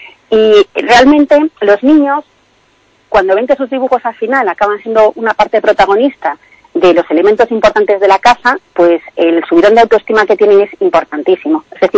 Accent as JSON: {"language": "Spanish", "town": "Vigo", "region": "Galicia", "country": "Spain", "tie": "born there", "also_born_or_lived": "Madrid", "moved": "as an adult", "said": "yo hasta el año 2020... vivo en Madrid, es decir, yo efectivamente soy gallega, nací en Vigo, pero me fui a estudiar la carrera a Madrid y me pasé en Madrid 26 años, ¿no? Con motivo del COVID vuelvo a Galicia"}